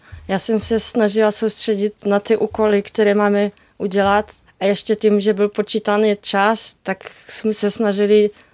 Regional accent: Szczecin, West Pomeranian Voivodeship, Poland; Czech is a second language; já pocházím ze Štětina na severozápadu Polska

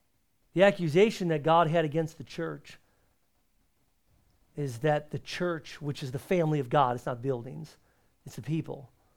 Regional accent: San Diego, California, United States; Sometimes here in the Southern California culture, I grew up in San Diego, it's all I know.

